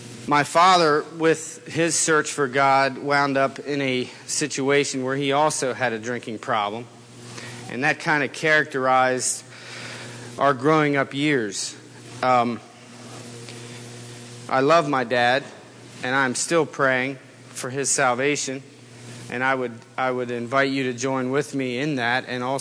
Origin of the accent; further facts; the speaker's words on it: Dover, Delaware, United States; born there; I was born in Delaware, in Hartley, Delaware, actually Dover, but born in 1968.